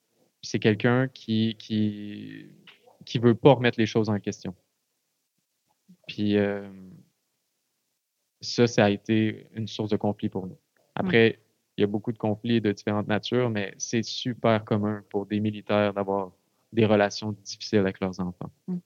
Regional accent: Canada; en tant que Canadien, qu'est-ce qu'on est, qu'est-ce qu'on représente?

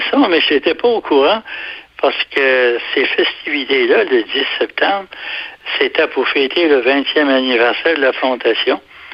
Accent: Gaspé, Quebec, Canada; C'est que j'ai passé ma vie, disons, à Gaspé. Je suis né à Gaspé. Et j'ai toujours demeuré ici.

